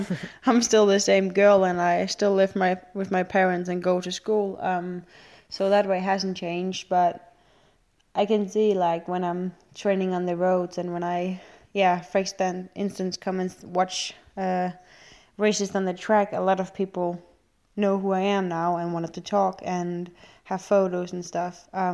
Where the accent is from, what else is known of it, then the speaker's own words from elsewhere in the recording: Denmark; I was the leader from Denmark.